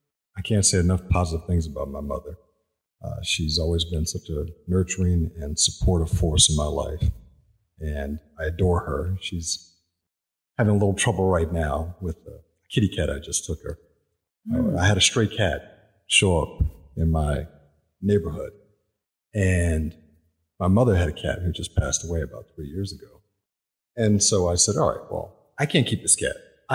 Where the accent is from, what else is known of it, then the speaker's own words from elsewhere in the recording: Harrisonburg, Virginia, United States; I was born in Harrisonburg, Virginia, which, for people who don't know, I guess would be the home of James Madison University.